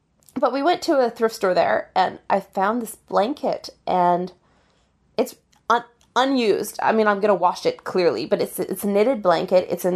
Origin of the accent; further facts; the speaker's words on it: Edmonton, Alberta, Canada; I know it's July, but, you know, I'm from Edmonton.